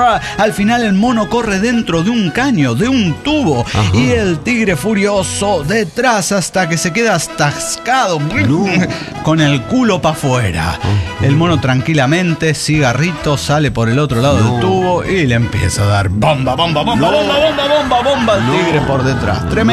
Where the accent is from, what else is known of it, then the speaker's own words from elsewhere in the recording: Nezahualcóyotl, State of Mexico, Mexico; Soy el antisocial de Nezahualcóyotl, México.